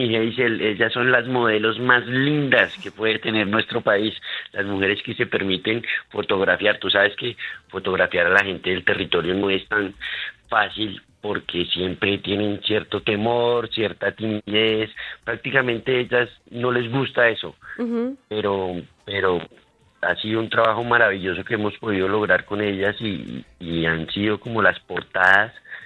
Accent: Chía, Cundinamarca, Colombia; Yo soy de un bello y hermoso municipio de Chía, en Cundinamarca, y cuando yo empecé a vivir acá en Chía, pues esto era campo, no era tan poblado como antes.

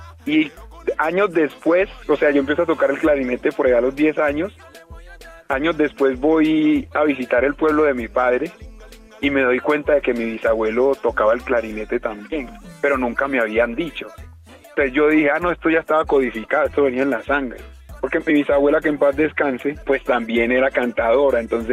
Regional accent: Antioquia, Colombia; yo soy paisa, pero mis padres son chocuanos.

